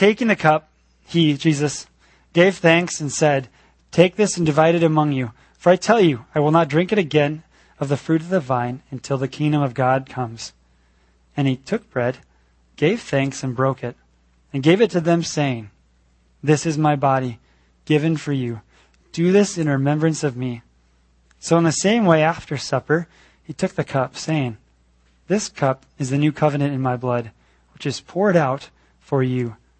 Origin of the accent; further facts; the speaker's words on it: Illinois, United States; Growing up in the Lutheran Church, Missouri Synod, near Chicago, every month we sang the same hymns that taught for every communion.